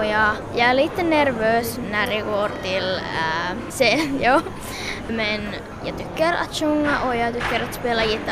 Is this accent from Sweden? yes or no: no; Vantaa, Uusimaa, Finland; jag är från Vanda och min låt heter …